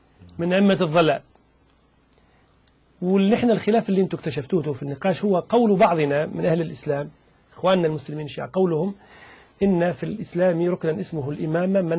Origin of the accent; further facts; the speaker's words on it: Tunisia; أنت من لبنان وأنا من تونس